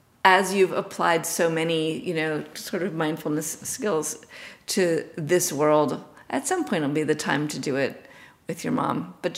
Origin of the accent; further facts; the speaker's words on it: New York City, New York, United States; but I'm born and bred in New York City.